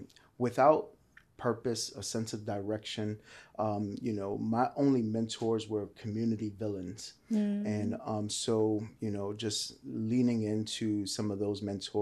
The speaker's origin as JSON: {"language": "English", "town": "Bronx", "region": "New York", "country": "United States", "tie": "born or raised there", "said": "So I'm originally from the Bronx, New York, born and raised."}